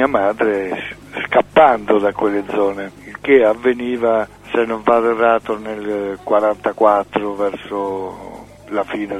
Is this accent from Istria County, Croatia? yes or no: yes; Pula, Istria County, Croatia; born there; moved away; gli antenati da parte di mio padre erano veramente ungheresi. Sono nati tutti a Pola, sia i genitori dei miei genitori sia i miei genitori, sia io e le mie sorelle.